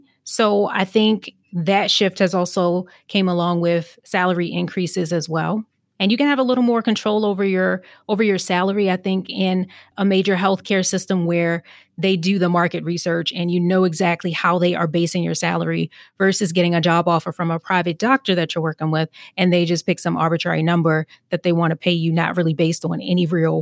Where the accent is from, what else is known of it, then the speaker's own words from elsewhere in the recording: Baltimore, Maryland, United States; I already said I grew up in Baltimore City. And I grew up in Baltimore City at a time before it was gentrified